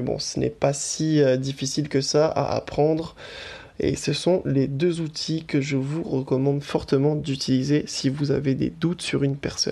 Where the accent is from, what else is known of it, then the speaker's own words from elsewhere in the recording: France; accent: French; avec mon accent frenchy qui essaye de dire de l'anglais, ça passe pas forcément dans les oreilles de tout le monde.